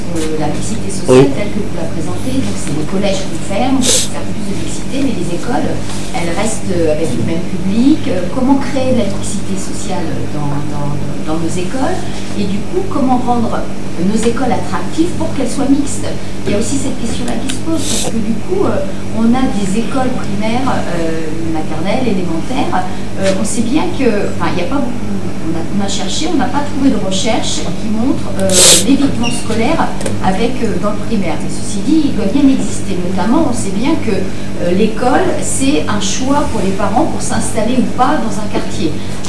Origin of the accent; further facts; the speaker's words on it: Centre-Val de Loire, France; moi je suis du Loir-et-Cher